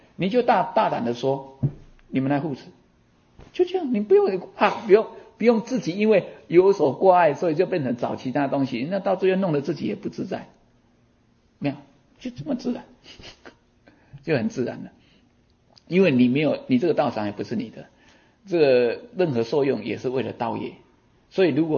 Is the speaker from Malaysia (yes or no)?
no; Taiwan; 我们台湾人不是讲说哦，这个妇女怀孕的时候不要敲打